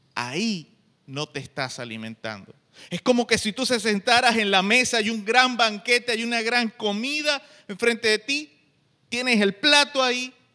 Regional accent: Venezuela; nosotros en nuestro caso somos venezolanos, porque nacimos en este país.

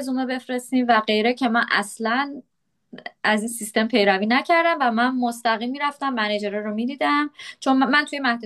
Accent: Iran; moved away as an adult; من نوعی که از ایران اومدم و تازه سیوینگم رو دارم از ایران میخوام 1 سال استفاده کنم

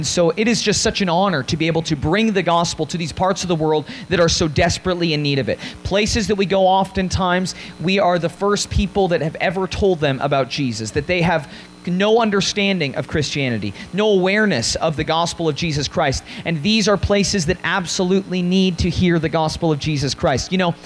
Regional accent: Oklahoma, United States; We are from Oklahoma, so it took us about 30 hours to get up to Calgary.

